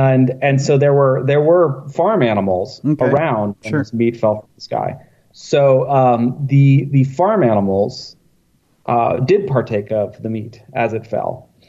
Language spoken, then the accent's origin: English; California, United States; also born or lived in Oregon; And I grew up in Northern California. I went to college in Oregon, so I spent a lot of times, you know, driving up and down I-5 past Mount Shasta.